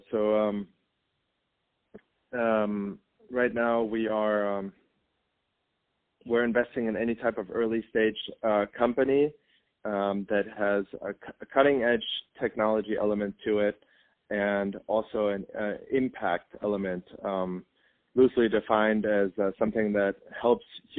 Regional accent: Germany; Okay, so I was born and raised in Germany, and my family originally comes from the east of Germany

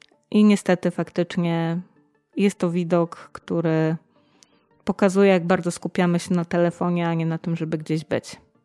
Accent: Poznań, Greater Poland Voivodeship, Poland; W takim mieście się urodziłam i wychowałam, choć było to w czasie, kiedy masowa turystyka miała zupełnie inne oblicze w Polsce i w Poznaniu, bo o tym mieście mowa.

